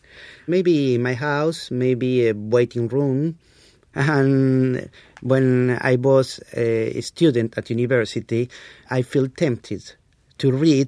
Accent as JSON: {"language": "English", "country": "Argentina", "said": "I'm a journalist from Argentina"}